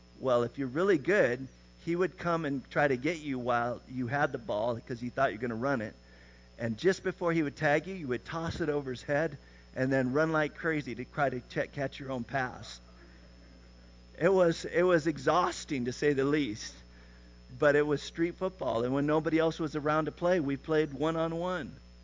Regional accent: California, United States; I remember he was the kid who invited me to Magic Mountain, which I grew up in Southern California.

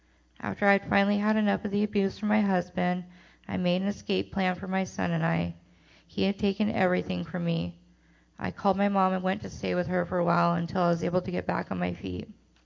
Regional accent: Salem, Oregon, United States; I was raised in Salem, Oregon. I grew up with both my parents and an older brother.

